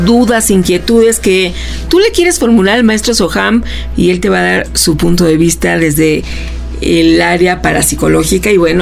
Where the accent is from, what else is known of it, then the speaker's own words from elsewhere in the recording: Mexico; como mexicanos